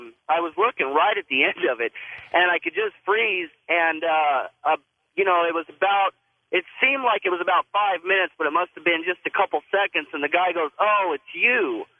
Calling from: California, United States; I'm calling from California.

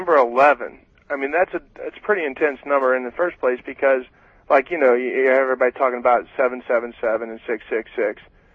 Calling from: St. Louis, Missouri, United States; St. Louis, Missouri.

